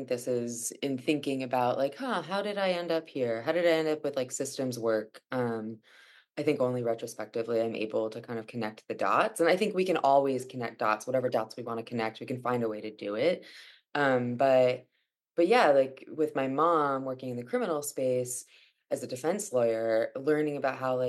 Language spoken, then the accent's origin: English; Alexandria, Virginia, United States; I think also, like, growing up outside of DC, we were pretty, like, kind of DC centric family. I'm from Alexandria though.